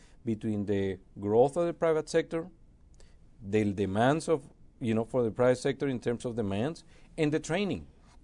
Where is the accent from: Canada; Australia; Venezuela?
Venezuela; now in United States; I came from Venezuela and never left.